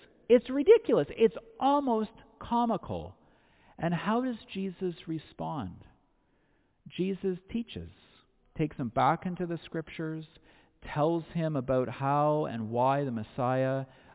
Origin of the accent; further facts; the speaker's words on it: Winnipeg, Manitoba, Canada; And I'm from Winnipeg, and I love free stuff.